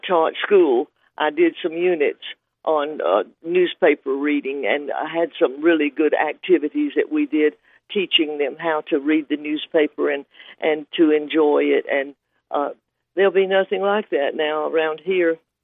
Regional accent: Marietta, Georgia, United States; now in Gainesville, United States; I grew up in Marietta, Georgia, and live in Gainesville now.

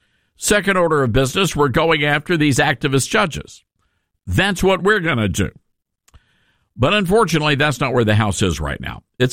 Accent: Memphis, Tennessee, United States; you guys have been following us as we've been talking about how to save my hometown of Memphis, Tennessee.

